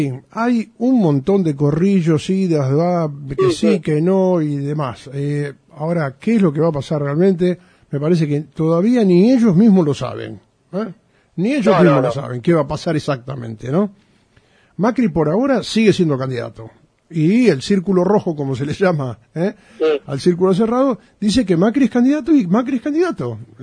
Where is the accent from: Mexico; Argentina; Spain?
Argentina; Somos todos argentinos.